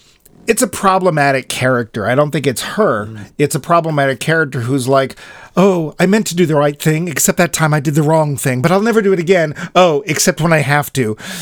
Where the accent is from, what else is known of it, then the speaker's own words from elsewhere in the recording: United Kingdom; because, you know, being British and stuff.